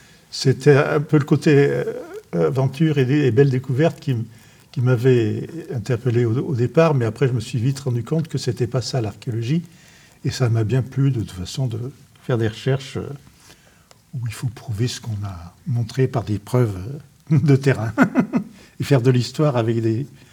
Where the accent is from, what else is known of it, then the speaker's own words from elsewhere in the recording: Rodez, Occitanie, France; also born or lived in Basque Country / Paris; dans l'environnement de ma famille, d'abord à Rodez, et puis après au Pays Basque, et après à Paris, où j'ai fait mes études.